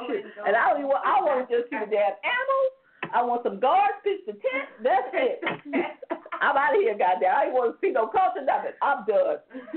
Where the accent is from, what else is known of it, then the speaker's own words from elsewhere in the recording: East Coast, United States; New York, New Jersey. I'm an East Coast girl, okay?